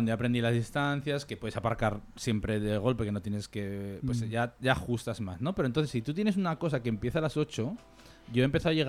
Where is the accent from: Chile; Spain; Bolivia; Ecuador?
Spain; Barbastro, Aragon; cuando yo vivía en Barbastro, en mi pueblo, si esto era tan así.